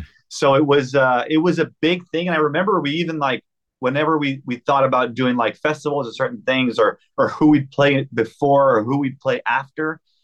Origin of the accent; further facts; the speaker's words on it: Canada; we're from Canada